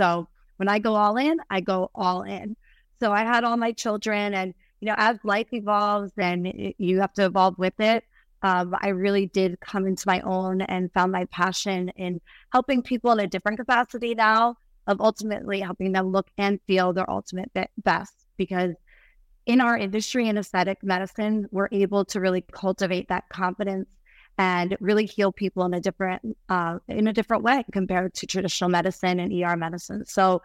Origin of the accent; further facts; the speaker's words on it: Yardley, Pennsylvania, United States; But I'm a small town girl, grew up, born and raised in Yardley, Pennsylvania. It's a suburb right outside of Philadelphia.